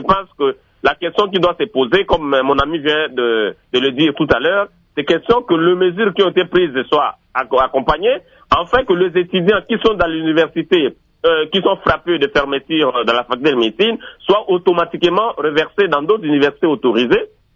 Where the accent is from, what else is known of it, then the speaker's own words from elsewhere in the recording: Mbandaka, Équateur, DR Congo; comme chez moi, en Mbandaka, par exemple